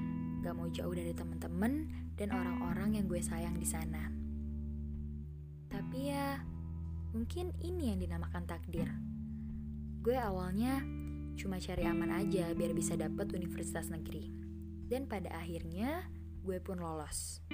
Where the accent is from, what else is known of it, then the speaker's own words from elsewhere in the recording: Jakarta, Indonesia; now in Padang, Indonesia; gue lahir di Jakarta. Dan gue juga dibesarkan di sana. Sekarang gue merantau untuk kuliah di Kota Padang. Ya, gue merantau Jakarta Padang.